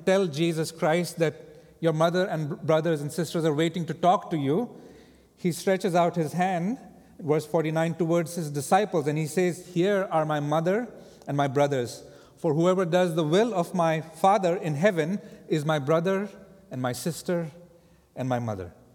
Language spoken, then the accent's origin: English; India; now in United States; And so coming and being born and raised in India, I never had any doubt that if I meet believers here in the U.S., that I would be able to connect with them